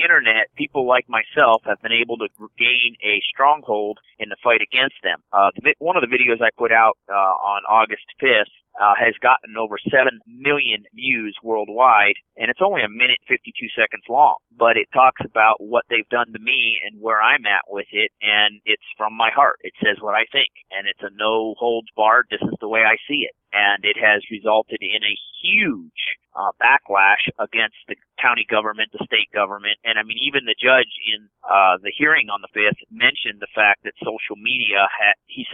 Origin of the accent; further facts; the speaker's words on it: United States; born there; as an American citizen that was born in this country, I think I need to take it back.